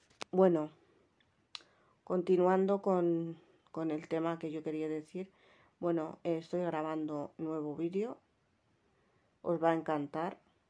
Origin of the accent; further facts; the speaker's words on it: Tangier, Tanger-Tetouan-Al Hoceima, Morocco; now in Spain; Es decir, que yo soy de Tánger, ¿no?